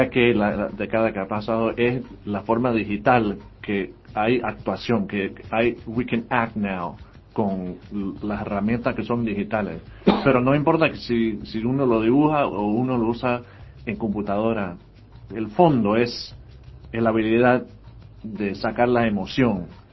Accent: Panama; de niño viviendo en Panamá siempre me gustaba dibujar.

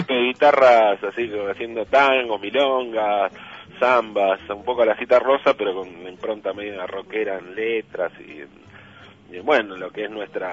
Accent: Argentina; Qué imperialista que somos los argentinos. Porteños, sobre todo, ¿no?

